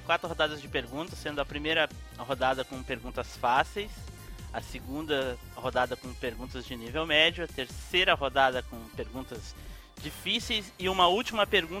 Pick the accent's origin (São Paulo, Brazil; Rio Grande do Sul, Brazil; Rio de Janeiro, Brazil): Rio Grande do Sul, Brazil; Gravataí; Eu sou de Gravataí, Rio Grande do Sul